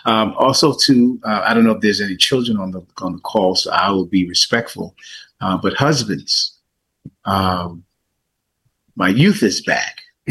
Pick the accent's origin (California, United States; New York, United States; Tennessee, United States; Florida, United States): New York, United States; Listen, I'm from New York.